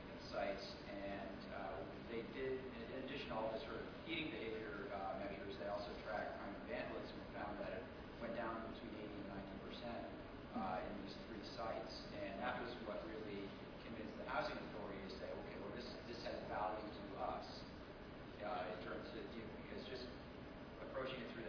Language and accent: English; Portland, Oregon, United States; The reason I ask is I'm from Portland, Oregon